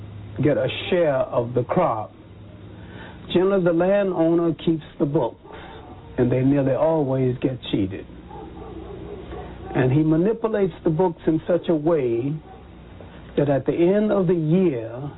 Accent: Columbus, Georgia, United States; also born or lived in Union Springs, Alabama; 1915. And I grew up in a mill town called Columbus, Georgia, near Fort Benning, the big army post.

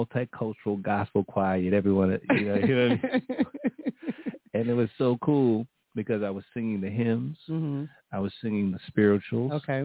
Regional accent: Cleveland, Ohio, United States; So I came up in Cleveland, born and raised in Cleveland.

